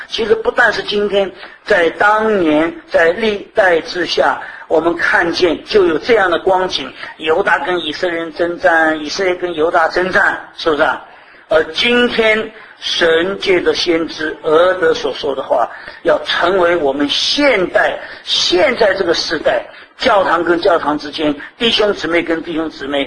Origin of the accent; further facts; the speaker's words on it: China; 好像有点也有像我们中国人讲的嘛，得饶人处且饶人